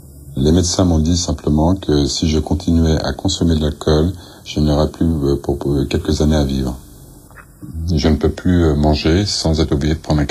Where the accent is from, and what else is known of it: L'Haÿ-les-Roses, Île-de-France, France; born or raised there